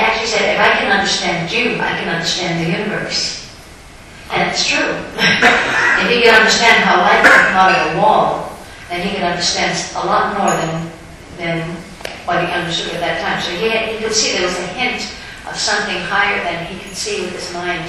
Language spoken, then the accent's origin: English; Canada; I remember when I was in a school growing up in America, Canada, we used to learn English literature